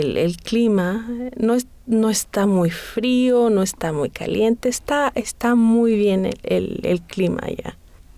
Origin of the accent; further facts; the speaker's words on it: Michoacán, Mexico; Soy de Michoacán. ¿Has oído de Michoacán?